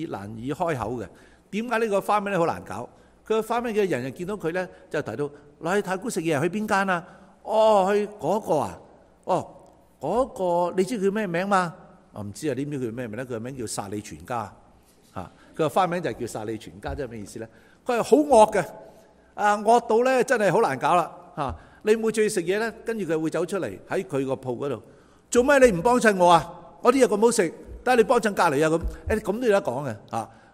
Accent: Canada; 其實連呢樣嘢我哋加拿大人、加拿大嘅政客都抵受唔到，係嘛？

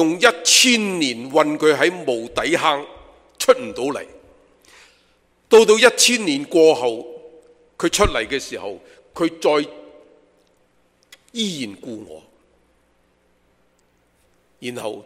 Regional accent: Guangdong, China; 所以我们广东人 很明白什么去到最后都是讲鬼

